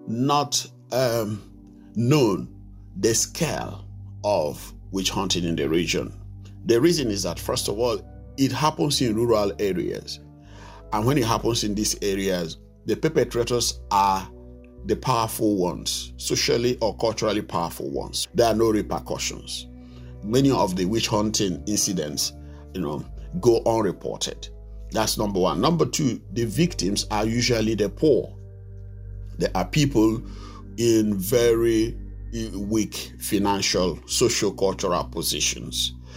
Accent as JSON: {"language": "English", "town": "Mbaise", "region": "Imo", "country": "Nigeria", "said": "I'm from Mbise in southeastern Nigeria."}